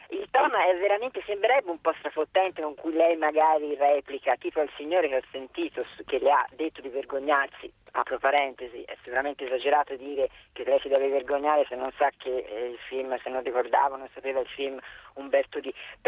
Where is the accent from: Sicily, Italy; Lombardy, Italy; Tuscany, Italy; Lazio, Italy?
Tuscany, Italy; mi scusi la schiettezza estrema da toscana